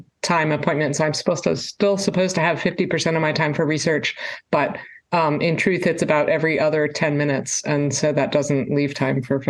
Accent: Pennsylvania, United States; I grew up in Pennsylvania and I don't have a mathematical family

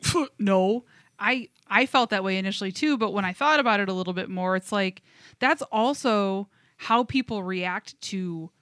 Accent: Michigan, United States; we have an extra bit of resistance because we are from Michigan, and so we have been inundated

